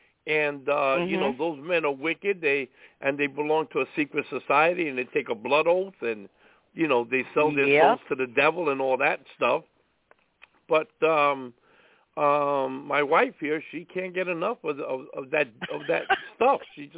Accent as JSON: {"language": "English", "town": "Brooklyn", "region": "New York", "country": "United States", "said": "because she's from the Bronx. I'm from Brooklyn."}